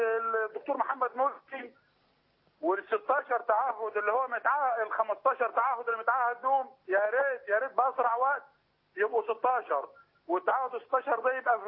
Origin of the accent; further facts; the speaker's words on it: Egypt; انا فلاح مصري بتكلم عن نفسي